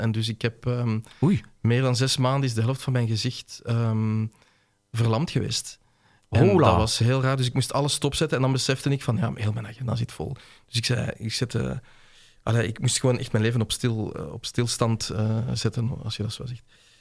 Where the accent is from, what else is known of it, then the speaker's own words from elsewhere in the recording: Zaventem, Flemish Brabant, Belgium; ik ben eigenlijk terug gaan wandelen in Ossegem, in Zaventem, waar ik vandaan kom, naar de plekken waar ik als kind en als jong volwassene ben geweest